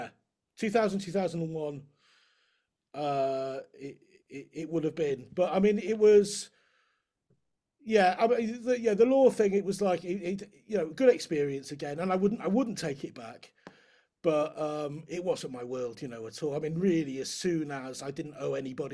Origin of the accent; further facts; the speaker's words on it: Wales, United Kingdom; I grew up in North Wales, and I used to play in the … play trombone in the band.